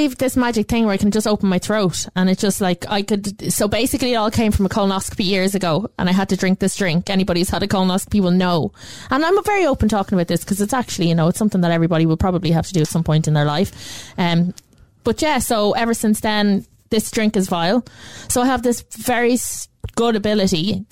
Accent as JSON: {"language": "English", "country": "Ireland", "said": "Yes, I'm an Irish"}